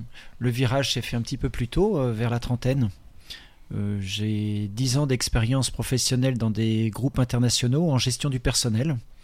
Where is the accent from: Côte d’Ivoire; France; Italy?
France; Paris, Île-de-France; j'ai grandi à Paris, en ce qu'on pourrait qualifier dans une zone totalement hors sol. J'ai 4 enfants, je suis marié, je suis installé en polyculture élevage dans une commune qui s'appelle Brun-sur-Lothion